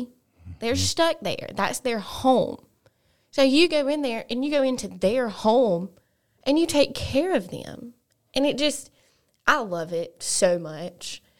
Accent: Sylacauga, Alabama, United States; And I was born and raised here in Sylacauga.

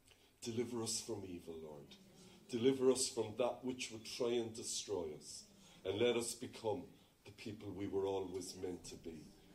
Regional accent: Cork, Munster, Ireland; I'm a Corkonian because I come from Cork.

